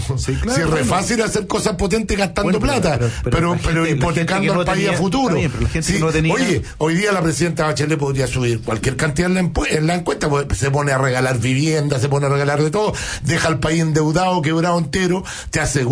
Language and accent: Spanish; Chile